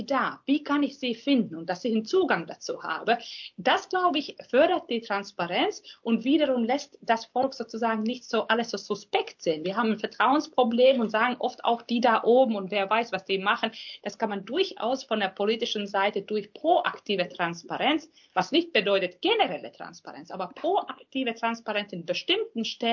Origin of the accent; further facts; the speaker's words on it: Finland; Ich stamme ja aus Finnland und da ist es ja bekanntlich so, dass man bestimmte Steuerdaten sind allen öffentlich zugänglich.